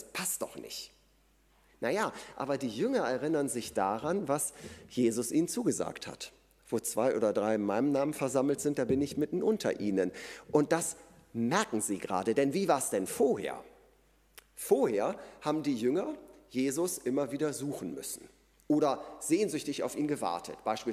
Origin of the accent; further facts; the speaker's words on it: Korbach, Hesse, Germany; Mein Vater hatte den ganzen Tag irgendein Neubaugebiet in Korbach, wo ich herkomme, vermessen.